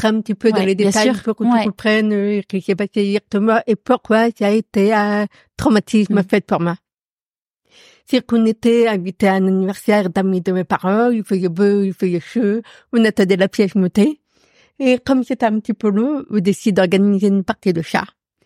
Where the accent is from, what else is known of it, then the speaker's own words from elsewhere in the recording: Paris, Île-de-France, France; Et mes parents se sont séparés quand j'avais 9 ans et j'ai passé le reste de mon enfance à Paris.